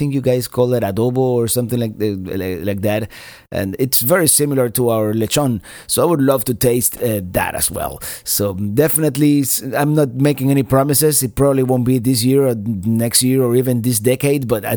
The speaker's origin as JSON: {"language": "English", "country": "Cuba", "tie": "born or raised there", "said": "In a sense, you know, I grew up in Cuba"}